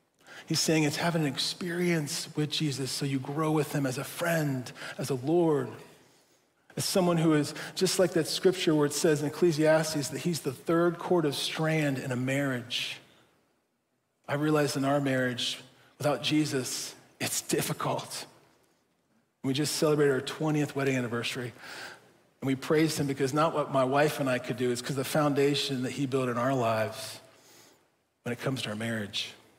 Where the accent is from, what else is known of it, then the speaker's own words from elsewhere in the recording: Wilmington, Ohio, United States; I grew up in Wilmington, Ohio, not too far from here, and we used to go to the YMCA every Sunday morning.